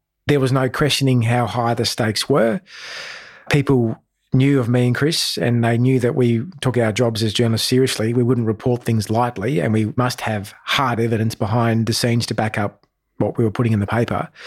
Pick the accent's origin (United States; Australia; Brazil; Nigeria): Australia; I realise Ben Robert Smith does not stand for what I stand for as an Australian soldier